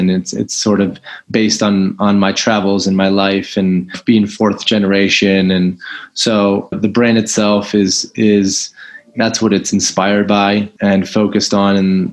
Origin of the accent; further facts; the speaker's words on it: United States; because I'm American